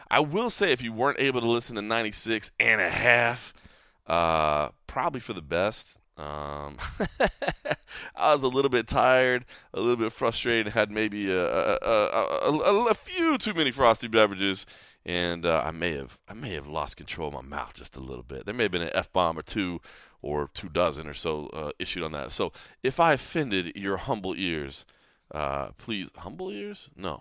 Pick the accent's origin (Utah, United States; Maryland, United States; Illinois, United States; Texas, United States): Texas, United States; But at least got to get to my home state, eat a little bit of crawfish, have a little bit of brisket, the things you got to do while you're in Texas.